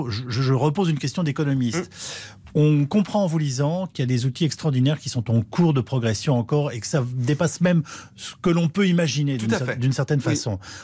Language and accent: French; France; Nous sommes français